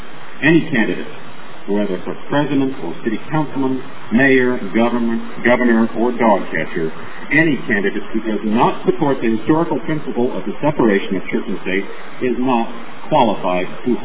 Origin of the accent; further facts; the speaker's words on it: United States; as an American rationalist, I am frightened by what I see in today's political landscape.